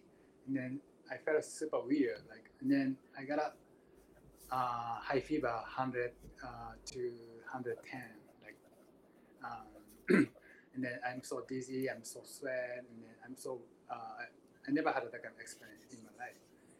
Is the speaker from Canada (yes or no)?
no; Miyazaki, Japan; English is a second language; also born or lived in Tokyo; now in New York, United States; I came from Japan. And I was born in South Japan, Miyazaki Prefecture. And then when I moved to Tokyo, and then I'm moving to New York right now. And then I'm a Christian. And then I'm 55 years old.